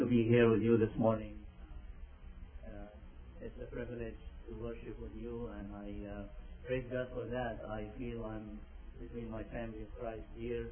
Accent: Egypt; born or raised there; now in United States

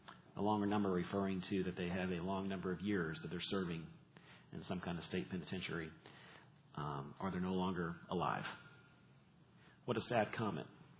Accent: Atlanta, Georgia, United States; I remember first hearing about this teaching as a kid growing up in Atlanta, Georgia, at a very large Bible study called Metro Bible Study.

